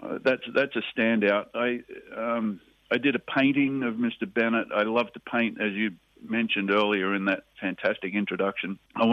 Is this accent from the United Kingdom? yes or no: no; Australia; accent: Australian; The biggest thing I had to hold on to in the United States was not losing my Australian accent.